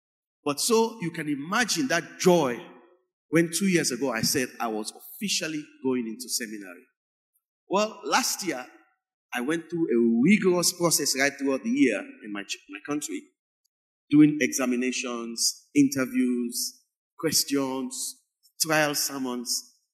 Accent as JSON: {"language": "English", "country": "Sierra Leone", "said": "Like our sister who's leading the service is from Ghana, I'm from Sierra Leone. And this has been going on for the last couple of years. I came to this church in 2016 and I've been here since."}